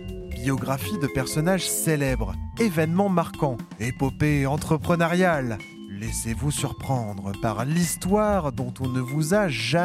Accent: Scotland, United Kingdom; c'est mon pays d'origine, la chair de ma chair. Alors, vous avez trouvé ? Allez, tic-tac, tic-tac, tic-tac. Mais oui, mais c'est l'Écosse, bien sûr.

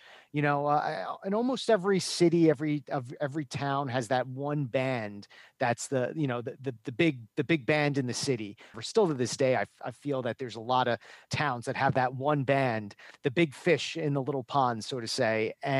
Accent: Florida, United States; but that's not what we are just because we came from Florida.

